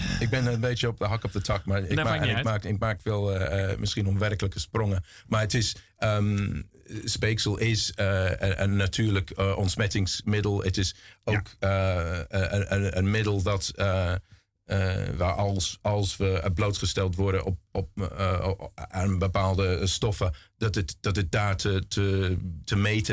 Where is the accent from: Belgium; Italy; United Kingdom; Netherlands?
United Kingdom; South East England; Dutch is a second language; Ik ben in Sussex, in Zuid-Engeland opgegroeid.